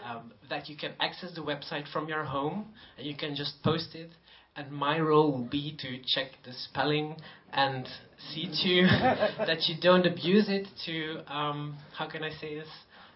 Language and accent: English; Amsterdam, North Holland, Netherlands; from Amsterdam.